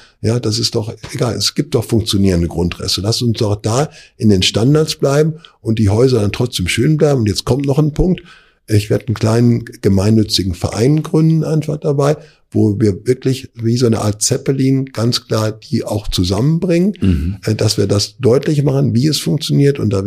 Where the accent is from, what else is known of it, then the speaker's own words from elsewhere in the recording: Essen, North Rhine-Westphalia, Germany; Ich bin also zwischen Essen und Frankfurt unterwegs, habe auch eine Bleibe in Köln, bin also mal in Köln, mal zu Hause hier in Raum Frankfu